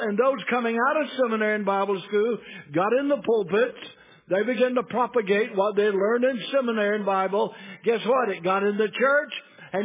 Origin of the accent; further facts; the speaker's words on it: United States; I love my country. I am an American, and I'm glad to be an American.